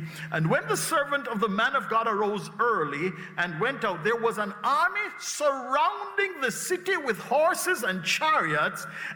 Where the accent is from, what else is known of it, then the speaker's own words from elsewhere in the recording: Jamaica; moved away as an adult; I grew up in Jamaica, a country that's right center in the hurricane zone. But in the 22 years I lived in Jamaica